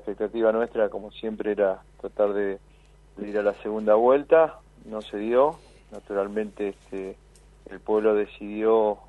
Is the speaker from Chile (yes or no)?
no; Argentina